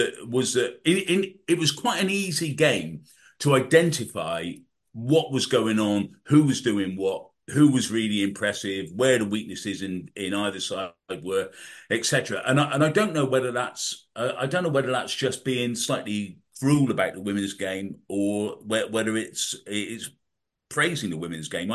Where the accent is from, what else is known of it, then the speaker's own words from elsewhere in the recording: England, United Kingdom; That's why we bought our ticket. We're English. We want to see England win.